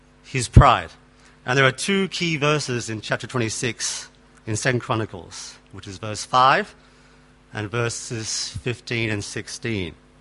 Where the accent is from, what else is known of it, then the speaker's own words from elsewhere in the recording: Australia; I'm from Australia.